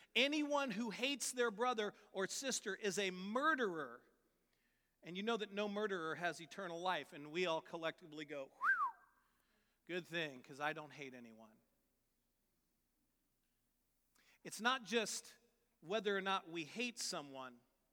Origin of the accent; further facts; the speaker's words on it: United States; We are American by nationality, but we are colors.